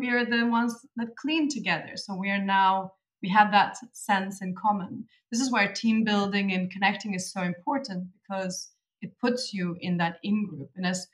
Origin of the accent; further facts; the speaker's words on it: Vigbyholm, Stockholm County, Sweden; English is a second language; I grew up in Vigbyholm, just outside Stockholm. So even if you zoom in to the four houses that were in a cluster where I lived